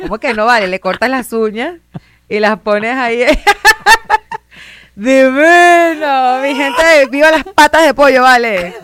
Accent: Cabimas, Zulia, Venezuela; Pero si tú me preguntas dónde tú eres, y yo te digo a ti, ¿tú eres venezolano? Sí. ¿Y tú? Yo digo de Cabimas.

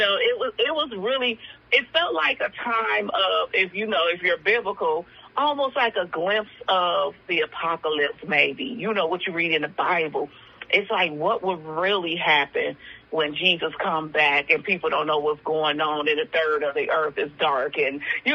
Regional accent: Chicago, Illinois, United States; also born or lived in Gary; I'm from Chicago. I lived in Gary for some time, but then I left after high school. So, you know, I'm elsewhere now.

